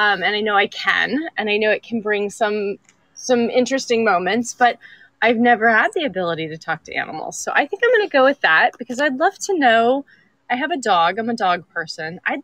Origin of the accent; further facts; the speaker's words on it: California, United States; And it was the first year here, and I am originally from California, so I didn't know if I would make it home.